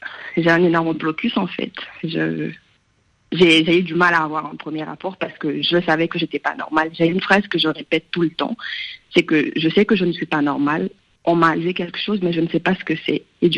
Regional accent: Guinea; En fait, je suis guinéenne aussi et j'ai 23 ans aujourd'hui.

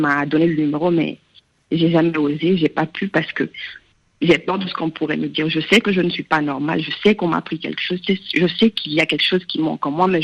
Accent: Guinea; En fait, je suis guinéenne aussi et j'ai 23 ans aujourd'hui.

